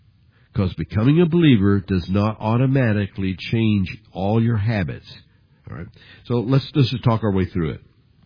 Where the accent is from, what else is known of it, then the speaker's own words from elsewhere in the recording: Independence, Missouri, United States; When we grew up in Independence, Missouri, I had two brothers. There were three of us.